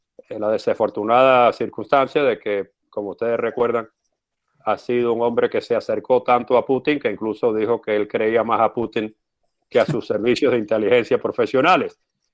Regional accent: United States; Me duele, como norteamericano, mencionar los 4 años que pasaron

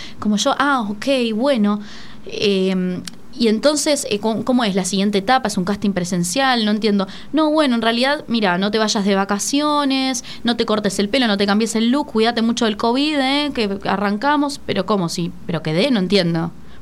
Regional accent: Devoto, Buenos Aires, Argentina; Yo soy de Devoto, o sea, nunca había ido ahí, siempre por Capital, ¿viste?

